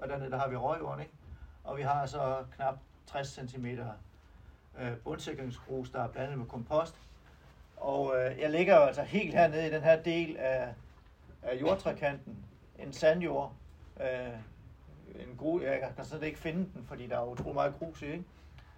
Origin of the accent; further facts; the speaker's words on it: North Denmark Region, Denmark; Og jeg er fra Vendsyssel, der er højt til himlen.